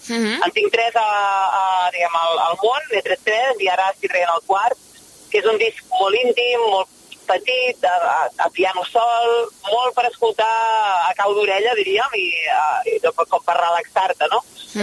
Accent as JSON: {"language": "Catalan", "town": "Sabadell", "region": "Catalonia", "country": "Spain", "tie": "born or raised there", "moved": "as an adult", "said": "m'ha vist en totes les meves edats, vull dir, fins als 20 i tants que vaig marxar de Sabadell, és la meva segona casa."}